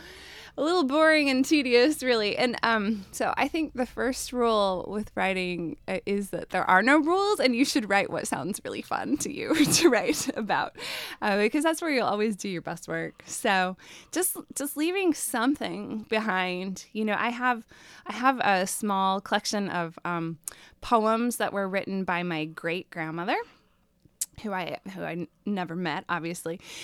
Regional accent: Chicago, Illinois, United States; now in Astoria, United States; I grew up in Chicago, so it's a much bigger city, but it's a really lovely community here in Astoria

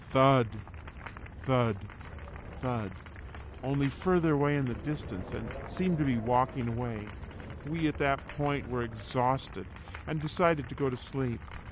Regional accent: Dixie, Washington, United States; I grew up in Dixie, Washington.

